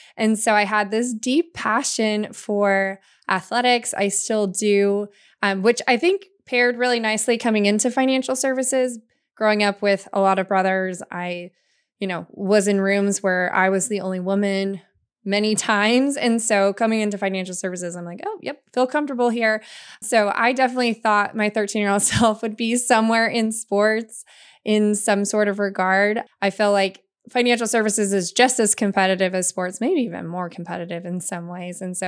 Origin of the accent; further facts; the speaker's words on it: Utah, United States; I grew up in Utah and there weren't a lot of income producing women who were outside of the home